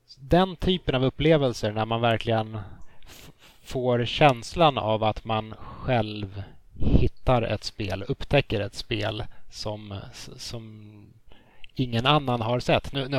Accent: Sollentuna, Stockholm County, Sweden; i bowlinghallen i Sollentuna där jag växte upp

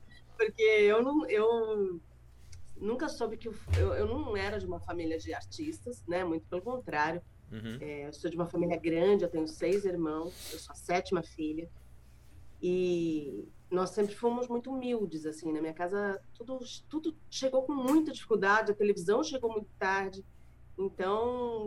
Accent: Itapecerica, São Paulo, Brazil; eu sou uma mulher, uma senhora de 50 anos, né, Edson? E a minha infância foi em Itapecerica, que era, nessa época, uma cidade de interior, né? Eu morava, assim, na periferia, estrada de terra, era praticamente um sítio.

